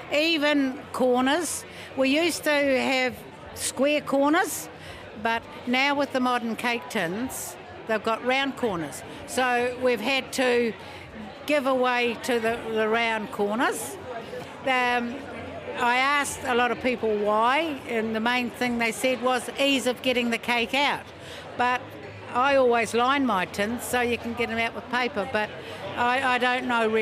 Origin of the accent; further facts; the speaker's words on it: Learfield, Canterbury, New Zealand; from Learfield.